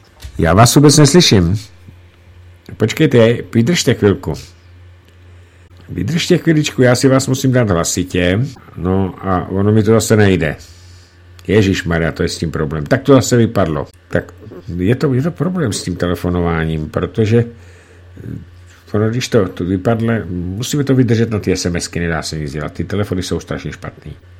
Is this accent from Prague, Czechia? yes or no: no; Central Bohemian Region, Czechia; A navíc jsem z kraje z Placky, kde jsme žádný kopec neměli. Třeba ve Staré Boleslavi byl jeden jediný kopeček, Důrasák, jsme mu říkali, kam jsem jezdil já i se svými dětmi později